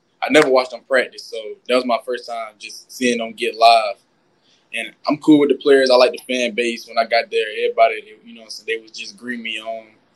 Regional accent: Alabama, United States; I'm a person from Alabama, so you rarely see people offered from Ohio State.

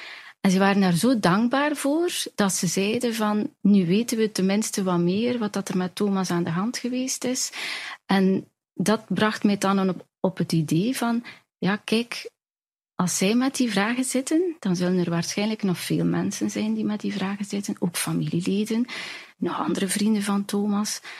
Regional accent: West Flanders, Belgium; now in Evergem, Belgium; Ik ben afkomstig van West-Vlaanderen, okay. Maar ik woon inmiddels nu al 30 jaar in Evergem.

